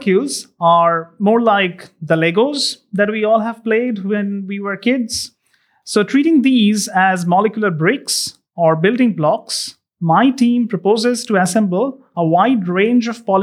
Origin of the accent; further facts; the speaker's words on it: Kolkata, West Bengal, India; growing up in Calcutta in the 90s in India, Calcutta, during my early years